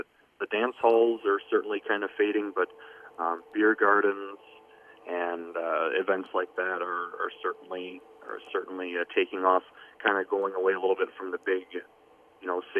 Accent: Merrill, Wisconsin, United States; Sure. So I was born and raised right here in Merrill, Wisconsin, 28 years ago on Wednesday.

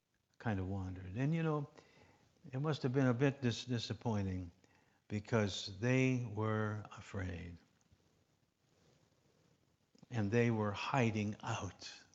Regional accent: North Lakeport, Michigan, United States; I was a country boy. I grew up in North Lakeport, Michigan.

